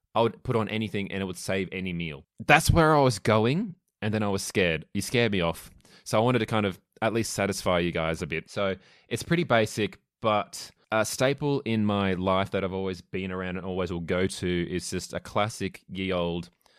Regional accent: Melbourne, Victoria, Australia; I'm from Melbourne, so I'm a bit of a coffee wanker

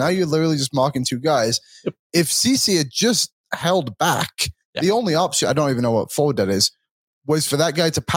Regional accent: Philippines; I'm Filipino.

